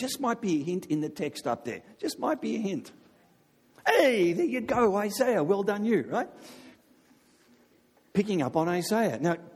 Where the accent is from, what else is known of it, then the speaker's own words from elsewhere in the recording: Australia; Now, I'm Australian